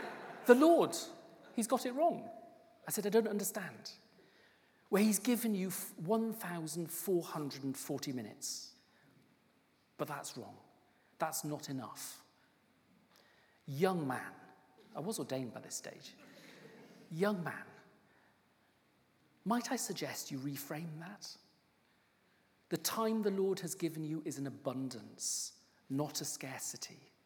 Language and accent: English; Wales, United Kingdom; because I'm Welsh and I can talk.